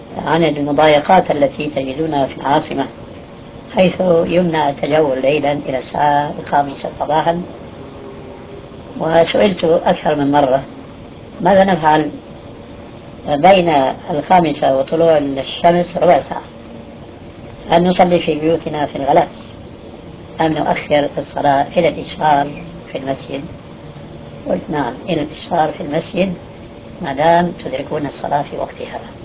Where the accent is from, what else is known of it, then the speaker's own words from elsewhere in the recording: Syria; moved away as an adult; now in Saudi Arabia; وهذا كما يقولون عندنا في الشام وش الضيف. فقنعت بالهجرة هنا رغم أني لقيت في أول الأمر ما تعلمون